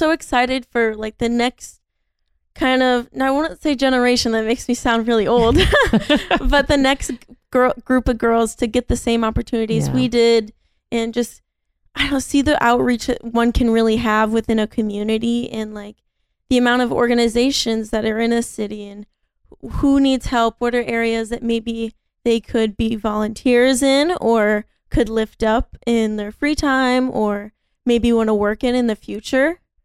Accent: Sioux City, Iowa, United States; I grew up in Greenville, which is right next to Morningside.

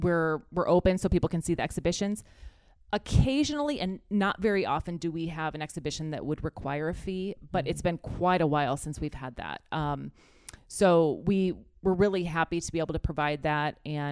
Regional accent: Sioux City, Iowa, United States; also born or lived in Vermilion; I was born in Vermilion, but at a young age moved to Sioux City and grew up here, went to Hoover Middle School back in the day

